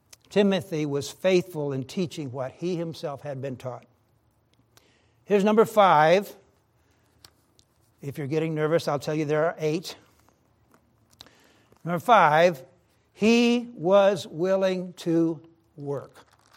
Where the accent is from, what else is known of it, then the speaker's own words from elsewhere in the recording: Oklahoma, United States; And since I was from Oklahoma, we would travel sometimes to my parents' house.